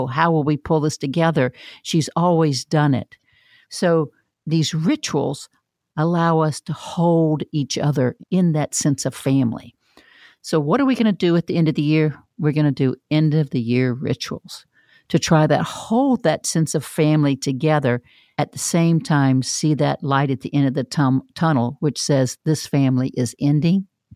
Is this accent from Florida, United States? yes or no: yes; Florida, United States; I mean, you can see I'm from Florida because most of you don't go outside at Thanksgiving in the rest of the country.